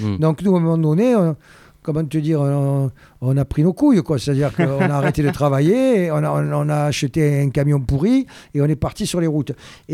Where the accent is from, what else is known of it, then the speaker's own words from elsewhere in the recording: Marseille, Provence-Alpes-Côte d'Azur, France; on était fort en tant que Marseillais.